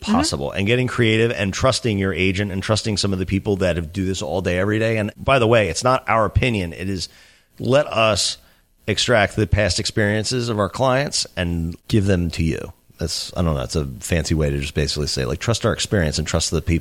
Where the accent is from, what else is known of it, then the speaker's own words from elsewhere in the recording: Philadelphia, Pennsylvania, United States; I grew up in Philadelphia. When she moved down here, she moved to like right by the town that I grew up in.